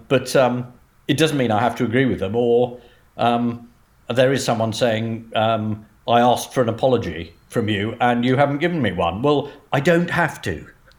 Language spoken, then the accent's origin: English; United Kingdom